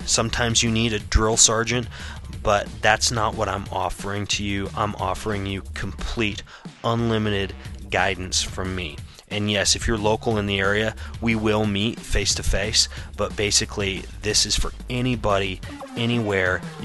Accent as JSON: {"language": "English", "town": "Spokane", "region": "Washington", "country": "United States", "tie": "born or raised there", "said": "around my hometown of Spokane, Washington"}